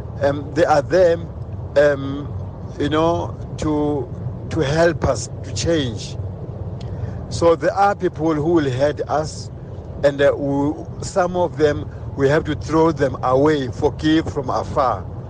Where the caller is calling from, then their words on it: Krugersdorp, Gauteng, South Africa; I'm calling you from Kagiso in Krugersdorp.